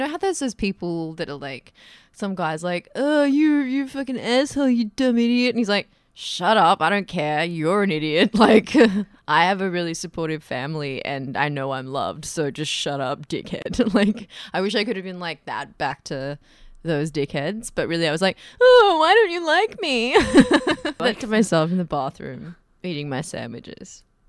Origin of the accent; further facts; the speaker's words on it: Queensland, Australia; Then I moved straight out of home as soon as I turned 18. I moved to Brisbane. I grew up on the Sunshine Coast.